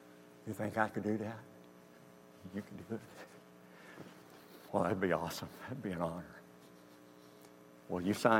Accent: Kentucky, United States; also born or lived in Missouri; I was born in Missouri, but I mainly grew up in Kentucky. We moved there when I was three. And I only church I knew as a child is that one church in Kentucky.

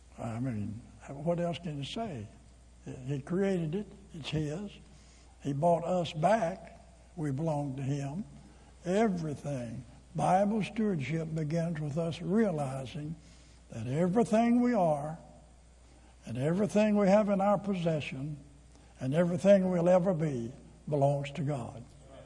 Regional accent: Arkansas, United States; See, I'm from Arkansas, and I figured that out.

